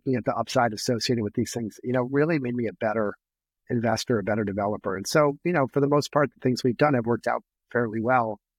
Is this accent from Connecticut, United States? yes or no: yes; Darien, Connecticut, United States; I grew up in Darien. So it's really been kind of a privilege to be able to work on this transformational project that, you know, has profound impact on my hometown, where I grew up, and actually where I'm now raising